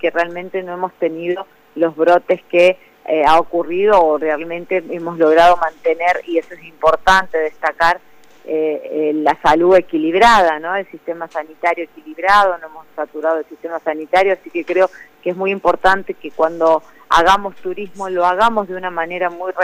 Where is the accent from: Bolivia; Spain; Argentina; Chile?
Argentina; nos identifican muchísimo como argentinos